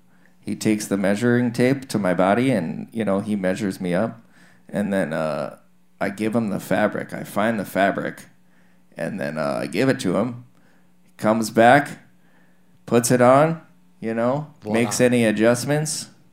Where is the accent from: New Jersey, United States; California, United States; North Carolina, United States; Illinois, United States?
New Jersey, United States; also born or lived in Vermont; Well, I grew up in Vermont and New Jersey, but my whole family's from New Jersey.